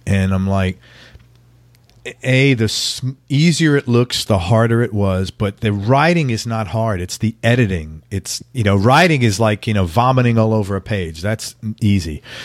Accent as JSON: {"language": "English", "region": "New York", "country": "United States", "tie": "born or raised there", "said": "Yeah, it's probably the thing I'm most grateful for growing up in New York."}